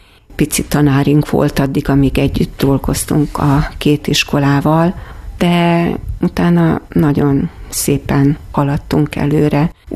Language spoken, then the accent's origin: Hungarian; Kiskunhalas, Bács-Kiskun, Hungary; mivel én itt nőttem föl Kiskunhalason